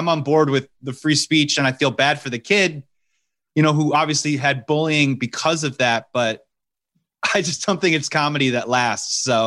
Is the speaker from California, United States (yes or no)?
no; Chicago, Illinois, United States; Obviously, I'm from Chicago. I went to Second City.